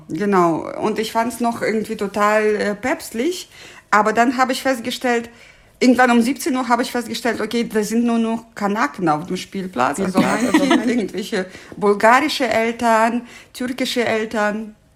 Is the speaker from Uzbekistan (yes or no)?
yes; Uzbekistan; German is a second language; also born or lived in Russia; now in Germany; ich in Russland oder in Usbekistan, ich komme eigentlich aus Usbekistan, leben könnte.